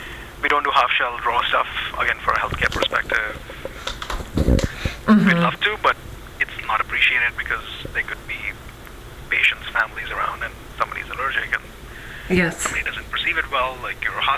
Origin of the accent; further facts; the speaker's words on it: India; I'm Indian myself. I use some background from that.